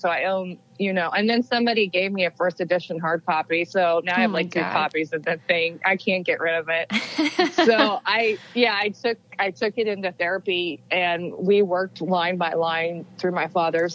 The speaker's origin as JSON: {"language": "English", "town": "Wichita", "region": "Kansas", "country": "United States", "tie": "born or raised there", "said": "I worked with the Wichita Eagle in Kansas, my hometown paper, for several weeks."}